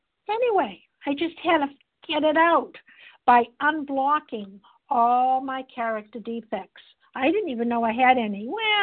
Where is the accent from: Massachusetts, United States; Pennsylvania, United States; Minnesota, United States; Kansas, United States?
Massachusetts, United States; I'm from Massachusetts, a grateful, recovered, compulsive overeater.